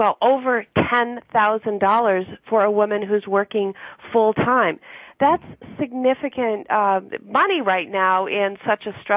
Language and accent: English; Wisconsin, United States; certainly in my home state of Wisconsin, have been stagnant.